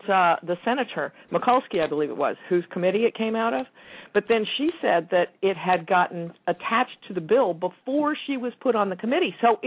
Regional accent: Missouri, United States; I'm from Missouri, and he's been there for a while.

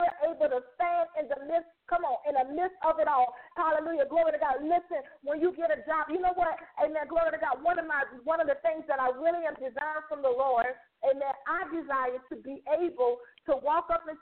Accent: New Orleans, Louisiana, United States; I'm from New Orleans, so sometimes when I say stuff, it's not going to be the way you say it, okay?

